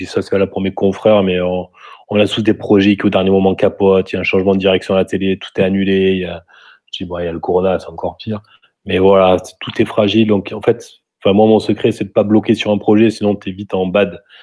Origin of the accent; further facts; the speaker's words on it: Marseille, Provence-Alpes-Côte d'Azur, France; Moi, je viens de Marseille, comme ça peut s'entendre peut-être, où j'y suis actuellement.